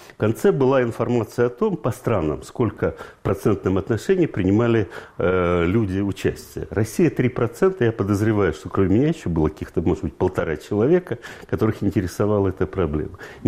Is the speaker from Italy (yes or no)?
no; Ukraine; born there; я тоже родился на Украине